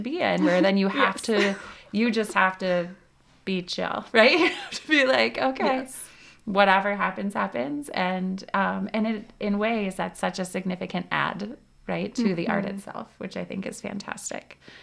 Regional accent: St. Louis, Missouri, United States; I'm originally from St. Louis and had a good friend in theater there.

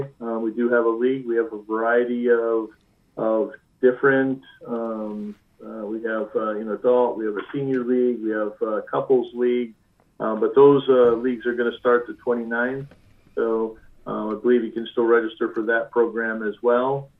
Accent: Wisconsin, United States; I grew up in Wisconsin as well.

